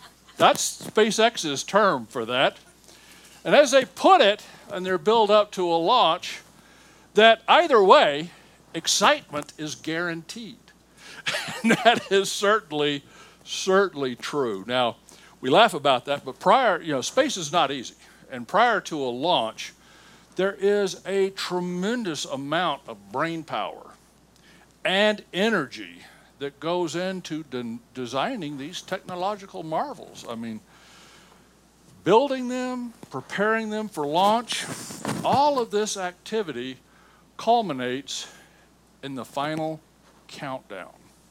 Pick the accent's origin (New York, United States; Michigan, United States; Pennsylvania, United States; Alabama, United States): Alabama, United States; And, of course, my hometown was in the middle of all of that because that's where Marshall Space Flight Center was.